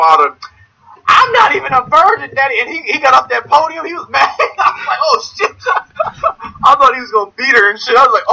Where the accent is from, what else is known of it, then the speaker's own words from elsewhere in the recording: Louisiana, United States; Come on, I'm Creole, so what is that?